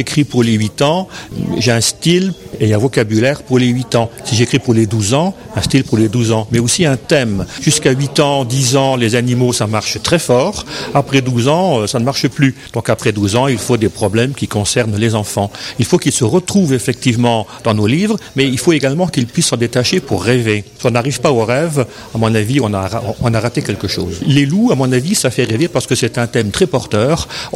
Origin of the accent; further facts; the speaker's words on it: Grand Est, France; now in Gap, France; je suis lorrain, donc on avait des loups également en Lorraine qui ont disparu.